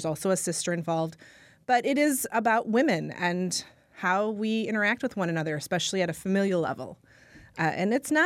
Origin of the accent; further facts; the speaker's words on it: Manitowoc, Wisconsin, United States; now in Lake Country, United States; I mean, I grew up in Manitowoc. There's always sort of a North Side, South Side thing.